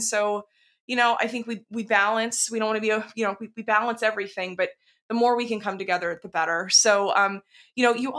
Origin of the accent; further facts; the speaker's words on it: the South, United States; moved away; I come from the South originally. I'm been on the West Coast for a long time